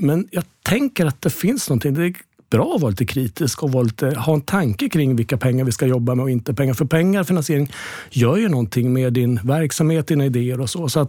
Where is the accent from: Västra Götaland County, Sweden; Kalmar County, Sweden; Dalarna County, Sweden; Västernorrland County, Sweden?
Kalmar County, Sweden; Västervik; Från att jag bildade en liten freds- och miljögrupp i Västervik där jag kommer ifrån för jättemånga år sedan.